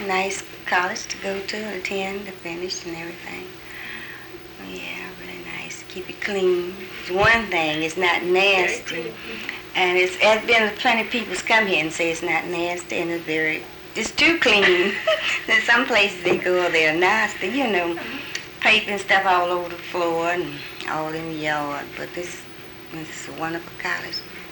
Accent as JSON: {"language": "English", "town": "Mobile", "region": "Alabama", "country": "United States", "tie": "born there", "said": "And I was born here also in Mobile, June 10th, 1926. And I was born in the General Hospital, Mobile General Hospital."}